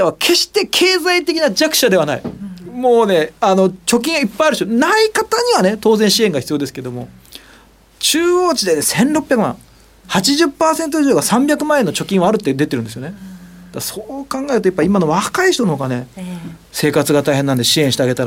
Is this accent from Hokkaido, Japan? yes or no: yes; Hokkaido, Japan; now in Tokyo, Japan; 個人的には地元北海道 の, あのマラソンはどうなるんだと